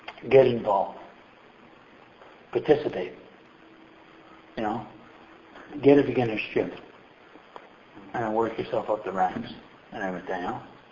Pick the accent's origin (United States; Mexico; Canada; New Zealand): Canada; Quebec; And I left. I'm from the West Island. I'm downtown.